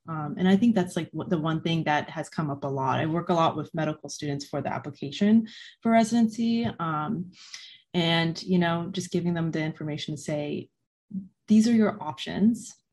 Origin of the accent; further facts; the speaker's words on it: Chicago, Illinois, United States; this patient represented the community I grew up with in Chicago.